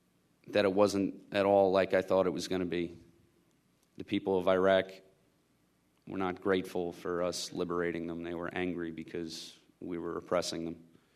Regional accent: Belmore, New York, United States; I'm from Belmore, a town in Long Island, New York, 20 minutes out of Manhattan. I could see the smoke when the towers fell on September 11th.

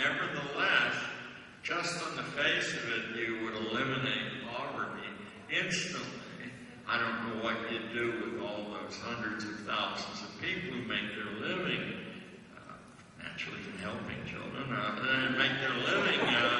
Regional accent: Pittsburgh, Pennsylvania, United States; now in New York, United States; I'm as greedy as the next Pittsburgher.

